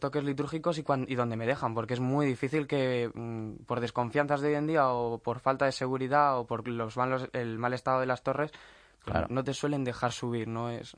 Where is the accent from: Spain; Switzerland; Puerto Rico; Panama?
Spain; Canary Islands; recuerdo cintas de VIH que grababa mi madre cuando éramos pequeños en Gran Canaria y debía de tener como 3 o 4 años